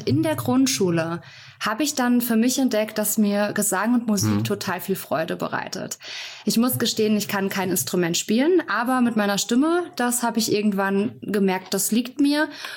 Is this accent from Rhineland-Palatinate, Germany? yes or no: no; Burghaun, Hesse, Germany; also born or lived in Fulda; ich bin ein Burkauner Mädchen und bin dort auch aufgewachsen. Meine Eltern haben dort ein Haus gekauft.